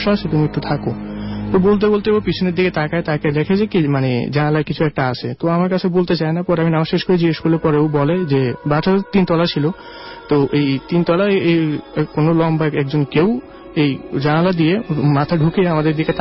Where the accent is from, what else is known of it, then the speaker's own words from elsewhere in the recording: Mirpur, Dhaka Division, Bangladesh; আমি মিরপুর থেকে এসেছি।